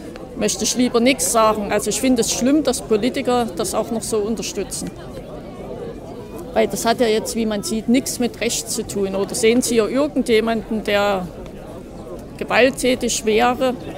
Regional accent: East Germany, Germany; Ich bin in der DDR groß geworden, wir wissen, wie es ist.

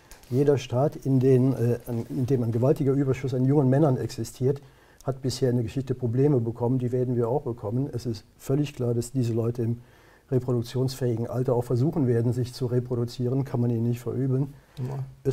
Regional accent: Brühl, North Rhine-Westphalia, Germany; Ich war kürzlich in Brühl bei Köln, meiner Heimatstadt.

